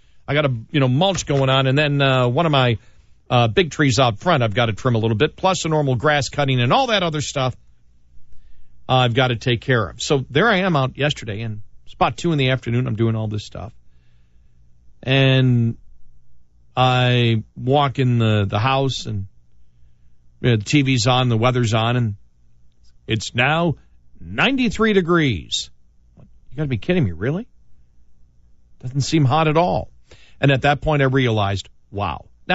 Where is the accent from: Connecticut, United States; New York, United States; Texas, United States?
New York, United States; You know, I grew up in New York, but I lived all over the country.